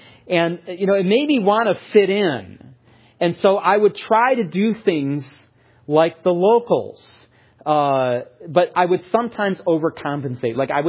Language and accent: English; Michigan, United States; many of them were not like those that I grew up with in Michigan.